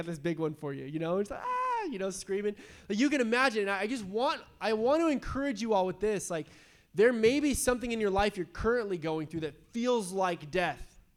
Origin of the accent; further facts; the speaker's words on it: San Diego, California, United States; growing up in San Diego, like, yeah, we used to get in fights and stuff, you know, like, we were hard and we were tough